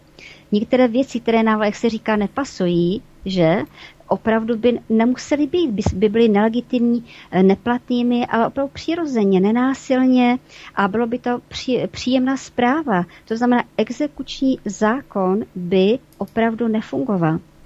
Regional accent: Opava, Moravian-Silesian Region, Czechia; čili se zastupiteli tady města Opavy, jsem z Opavy

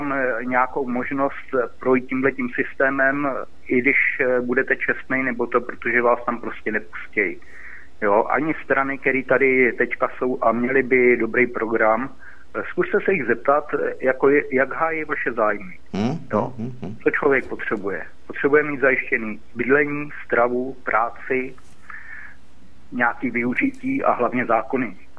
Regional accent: Jihlava, Vysočina Region, Czechia; já jsem teda z Jihlavy

